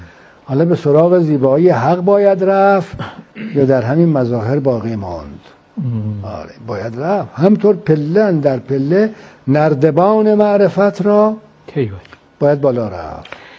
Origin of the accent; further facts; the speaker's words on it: Iran; ما ایرانی هستیم، الان در این اتاق نشستیم